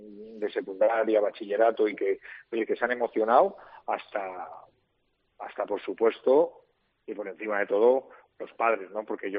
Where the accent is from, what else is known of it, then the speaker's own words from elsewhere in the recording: Madrid, Community of Madrid, Spain; Yo soy madrileño, de padre segoviano.